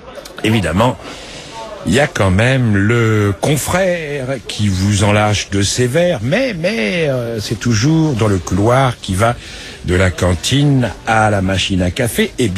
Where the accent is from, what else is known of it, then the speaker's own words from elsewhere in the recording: Paris, Île-de-France, France; quand on est parisien comme moi